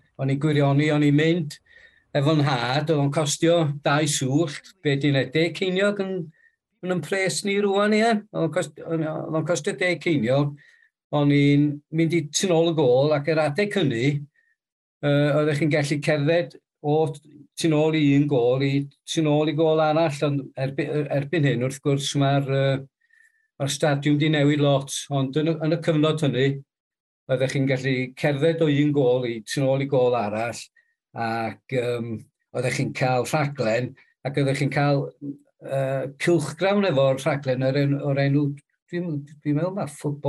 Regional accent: Glanrafon, Wales, United Kingdom; now in Llanfoged, United Kingdom; Dwi'n byw yn Llanfoged, uwchben Llanrwst. Dwi'n wreiddiol o Glanrafon rhwng Corwen a Bala. Dwi'n gen athro ac erbyn hyn, dwi'n dysgu Cymraeg i oedolion yng Ngogledd Cymru.

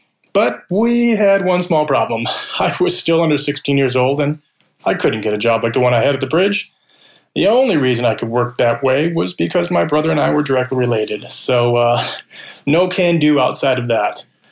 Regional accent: Michigan, United States; I grew up in Michigan and would come down from the Great Lakes State and spend my summer breaks working for my brother.

